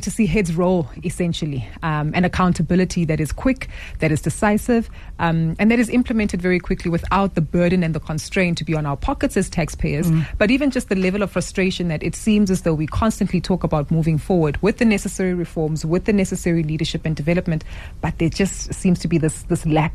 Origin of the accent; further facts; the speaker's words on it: South Africa; As a South African citizen, I respect the fact that he is following protocol, but I am very well aware that many other South Africans just want decisive leadership and action.